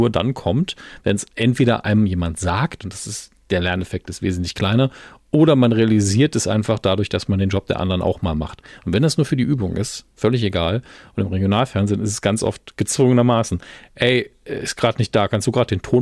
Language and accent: German; Saarland, Germany; Als Saarländer ist das ja ganz schwierig, das zu lesen.